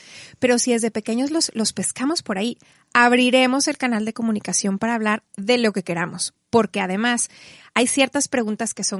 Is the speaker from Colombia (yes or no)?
no; Monterrey, Nuevo León, Mexico; vine a Monterrey padrísimo porque ahora no vivo aquí, aunque soy regia